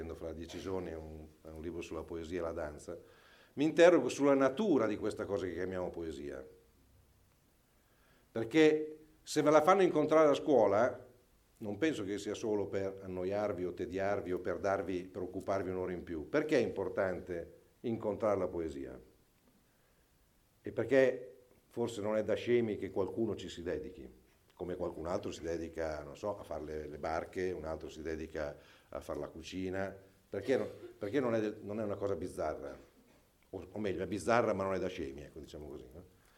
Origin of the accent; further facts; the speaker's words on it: Forlì, Emilia-Romagna, Italy; now in Bologna, Italy; sono romagnolo di origine, sono di Forlì, vivo a Bologna, vivo insomma, raramente perché sono sempre in viaggio, in realtà abito in una specie di bosco che c'è sopra Bologna